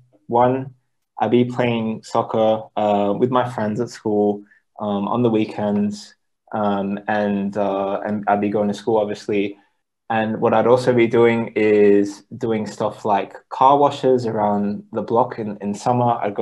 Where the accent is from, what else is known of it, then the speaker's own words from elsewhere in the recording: Australia; So it all started with just me as a kid growing up in Australia.